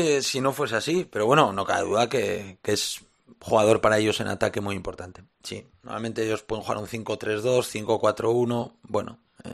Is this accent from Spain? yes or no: yes; Spain; soy muy forofo de España. Pues, bueno, es mi país